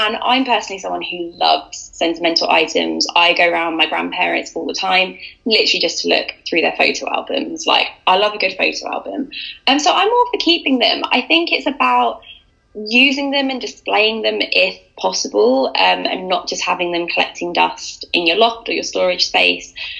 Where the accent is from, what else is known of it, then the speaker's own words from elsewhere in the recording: Brighton, South East England, United Kingdom; also born or lived in London; I'm from Brighton, so I live back in Brighton now.